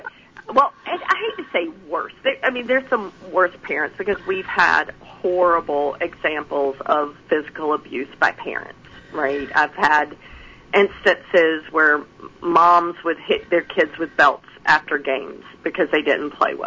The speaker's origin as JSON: {"language": "English", "region": "Southern US", "country": "United States", "said": "I mean, even as a good Christian girl, I am from the South, and I can pull my redneck, my country girl, out of my back pocket every now and then if I want to."}